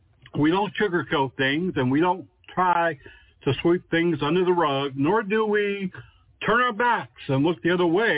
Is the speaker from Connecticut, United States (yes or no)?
yes; Connecticut, United States; In my home state of Connecticut